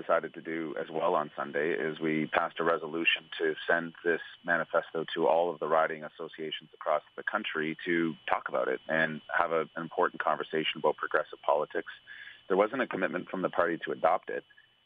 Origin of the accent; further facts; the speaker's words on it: Smithers, British Columbia, Canada; I mean, I'm a guy from Smithers.